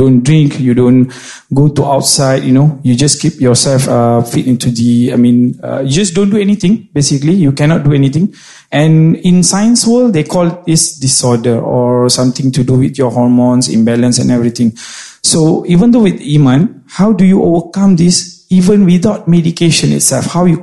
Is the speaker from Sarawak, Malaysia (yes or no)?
no; Sungai Buloh, Selangor, Malaysia; I came from Kuala Lumpur. To be exact, it's Sungai Buloh.